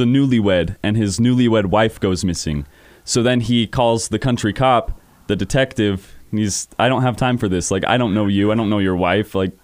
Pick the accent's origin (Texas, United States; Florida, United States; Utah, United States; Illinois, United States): Utah, United States; Yeah. So I am from Carbon County, grew up, graduated Carbon High School.